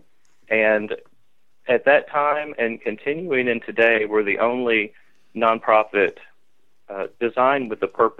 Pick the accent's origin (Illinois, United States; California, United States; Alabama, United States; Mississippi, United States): Alabama, United States; Huntsville; born there; So I was born here in Huntsville, Alabama.